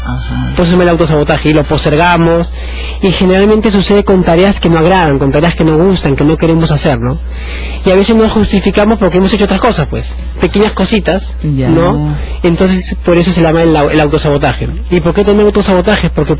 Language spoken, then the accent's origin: Spanish; Peru; como buenos peruanos, nos motivamos mucho por emoción.